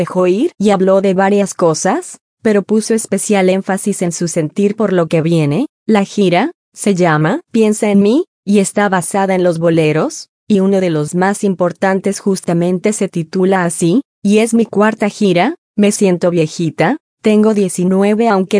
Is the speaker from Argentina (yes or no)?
no; Mexico; Mis papás siempre me enseñaron a ser orgullosa de donde vengo, mi sangre viene de muchos lugares, pero soy muy mexicana